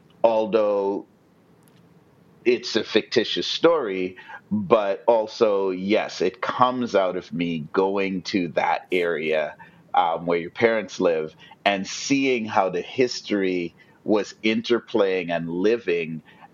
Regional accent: Trinidad & Tobago; Growing up in Trinidad, though, I did.

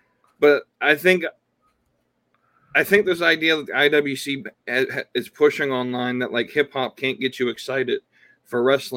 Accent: the South, United States; you know, I'm from the South. It's country.

